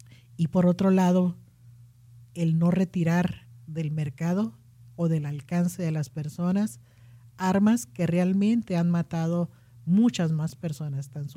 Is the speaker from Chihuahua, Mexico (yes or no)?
yes; Chihuahua, Mexico; ya que tú y yo somos de México, los dos de estados totalmente diferentes, yo soy de Chihuahua, de la frontera